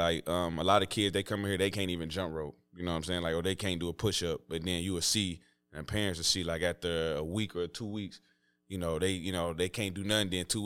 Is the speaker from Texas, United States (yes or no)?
no; Detroit, Michigan, United States; So it's like, I'm from Detroit, and that's not enough.